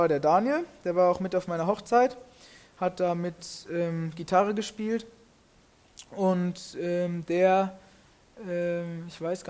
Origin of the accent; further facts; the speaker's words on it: Plettenberg, North Rhine-Westphalia, Germany; wir haben gewohnt in Plettenberg, da wo ich herkomme, wo ich quasi auch aufgewachsen, groß geworden bin, zur Schule gegangen bin.